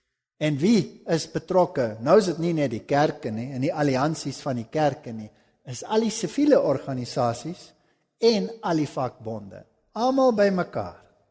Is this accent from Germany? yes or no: yes; Germany; Ek is self een Duitser, gaan baie Duitsland toe.